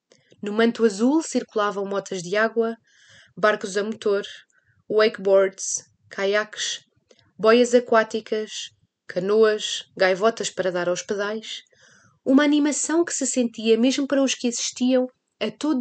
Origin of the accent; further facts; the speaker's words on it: Lisbon, Portugal; Eu, como alfacinha de gema, não cresci perto de lagos, não tenho a cultura nem o hábito de os explorar.